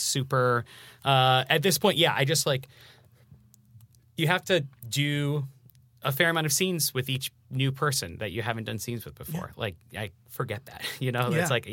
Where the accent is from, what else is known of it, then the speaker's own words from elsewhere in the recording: San Diego, California, United States; I grew up in San Diego, and there was the announcer for the San Diego Padres